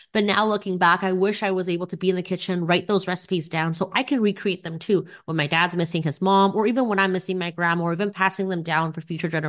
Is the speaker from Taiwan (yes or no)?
yes; Taiwan; now in Vancouver, Canada; I'm originally from Taiwan. And Taiwan, if you've never been before, is definitely a country full of street food. Food is like the whole country's love language. So I grew up with lots of food around me. And then I moved to Vancouver